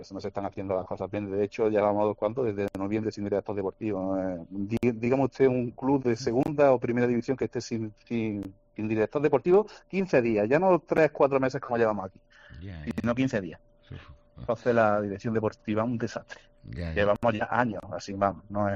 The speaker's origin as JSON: {"language": "Spanish", "town": "Granada", "region": "Andalusia", "country": "Spain", "said": "somos de aquí de Granada"}